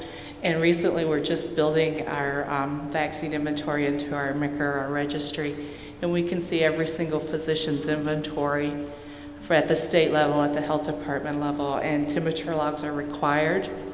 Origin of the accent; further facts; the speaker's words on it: Michigan, United States; from Michigan. I'm the BFC coordinator there.